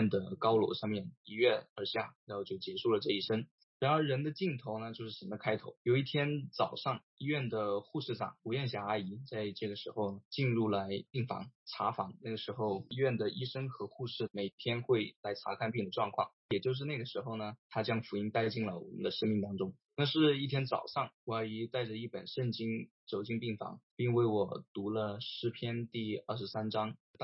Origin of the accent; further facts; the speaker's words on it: Guangzhou, Guangdong, China; 然后我是00年的时候出生。我们都是从小就在广州长大